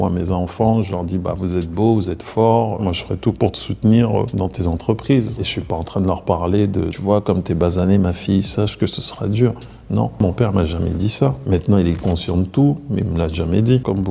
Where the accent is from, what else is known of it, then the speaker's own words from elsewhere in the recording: Maisons-Alfort, Île-de-France, France; Je viens de Maison Alfort. Non, d'où tu viens? Ah oui, mes parents, ils sont du Cameroun.